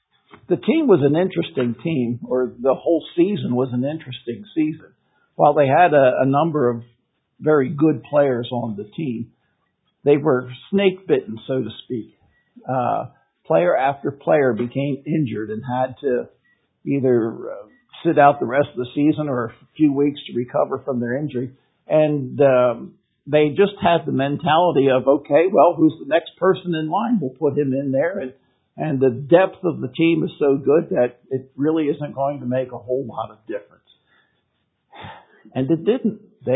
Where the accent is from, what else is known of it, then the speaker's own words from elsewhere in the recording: Philadelphia, Pennsylvania, United States; I was born in Philadelphia. Grew up, my early childhood years were spent in the eastern part of the state.